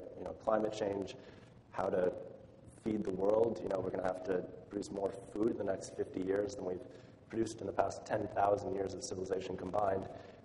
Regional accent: Ithaca, New York, United States; I'm from Ithaca, so, you know, it's the home of Cornell University

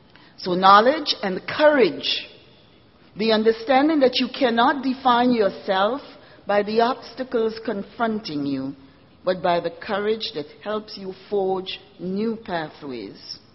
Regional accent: St. George's, Saint George, Grenada; the story of McGill University captured the imaginations of many during my days growing up in Happy Hill, St. George's, Grenada, a vibrant Caribbean island.

